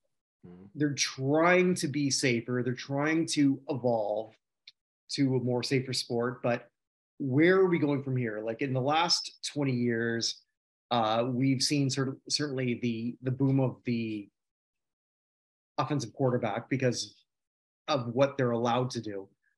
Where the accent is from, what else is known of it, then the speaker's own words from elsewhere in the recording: Canada; Hockey's like, obviously as a Canadian, I'm pretty big on